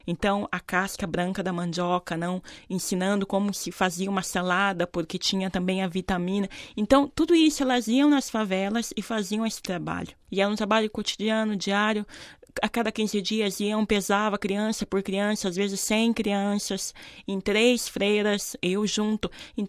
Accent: Brazil; E essa sensação, esse peso, sendo brasileira, na época eu tinha 24 anos, né?

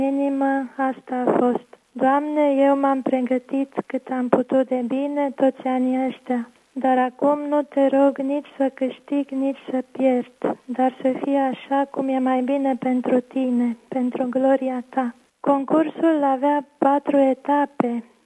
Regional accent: Bucharest, Romania; born there; Eu m-am născut în București într-o familie mixtă. Mama e catolică, tata era ortodox.

